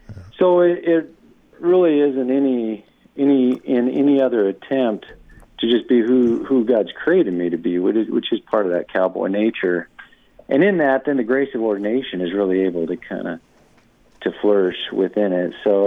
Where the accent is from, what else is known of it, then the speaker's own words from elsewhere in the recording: Worland, Wyoming, United States; I grew up in Worland, Wyoming, just a little farming town, north-central part of the state of Wyoming. And yes, we grew up Catholic.